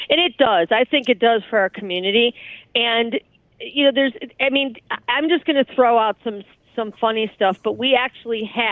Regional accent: Chicago, Illinois, United States; I'm from Chicago, so I was kind of sheltered being just, you know, in one market.

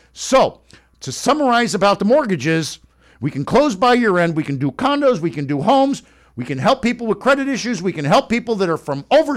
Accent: North Miami Beach, Florida, United States; you can hear it in my voice. I'm a redneck from North Miami Beach.

